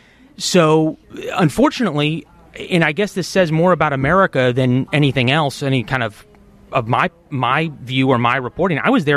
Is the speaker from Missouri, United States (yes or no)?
yes; St. Louis, Missouri, United States; I'm from St. Louis originally, and then spent 3 years here, some of the best 3 years of my life at Northwestern.